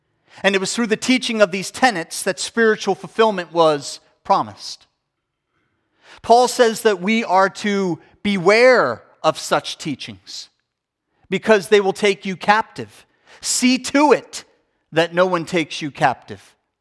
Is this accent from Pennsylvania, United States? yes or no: yes; West Chester, Pennsylvania, United States; Scott is now one of the pastors of a thriving church in my hometown in Westchester, Pennsylvania.